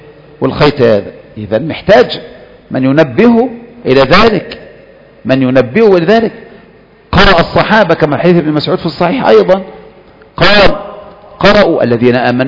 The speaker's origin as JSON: {"language": "Arabic", "region": "Kafr El Sheikh Governorate", "country": "Egypt", "tie": "born or raised there", "said": "انا حفظ بدأت الحفظ على ايديهم، على ايدي المشايخ دول فيه، وما زالت الى الان هذا القرية اكثر قرية في محافظة كفر الشيخ"}